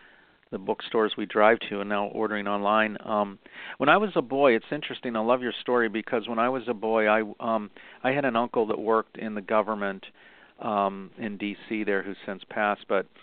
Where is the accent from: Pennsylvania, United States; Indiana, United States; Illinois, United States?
Pennsylvania, United States; Yeah, I grew up in Pennsylvania, so we have a connection to a lot of his early history when he was very, very young.